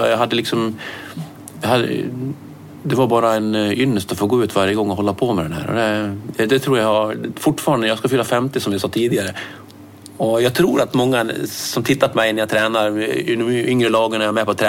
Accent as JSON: {"language": "Swedish", "town": "Borlänge", "region": "Dalarna County", "country": "Sweden", "tie": "born or raised there", "said": "när jag växte upp i Borlänge. Då var jag nog 13 år faktiskt"}